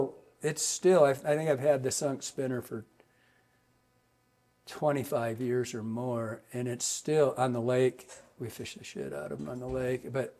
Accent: Michigan, United States; because growing up in Michigan, our hatches were pretty shitty.

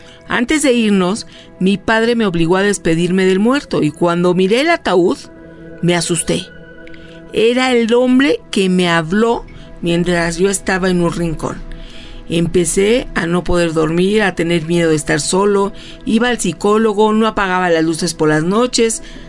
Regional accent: Oaxaca, Mexico; now in Mexico City, Mexico; Soy de Oaxaca, pero trabajo en México.

